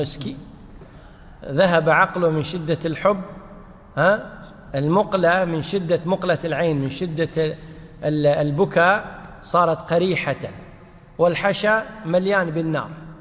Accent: Kuwait; مثل عندنا بالكويت بالعامية يقول: جمعنا بين رأسين بالحلال.

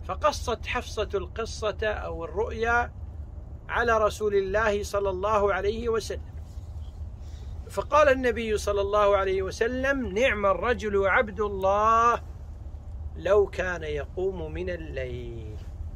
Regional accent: Kuwait; حتى العوام عندنا بالكويت إذا قلت لنا فلان يقول لك والنعم، يعني يمدحك

